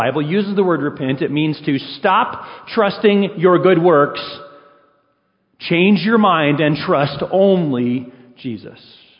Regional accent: Arkansas, United States; I'm from Arkansas, so I like things that are really simple. I mean, in Arkansas, we would tell Texas Aggie jokes

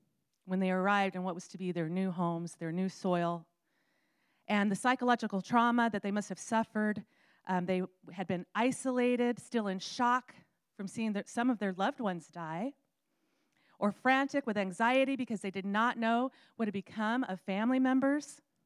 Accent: Texas, United States; now in Seattle, United States; Y'all know I'm from Texas. And when I first came here, I didn't want to stay here.

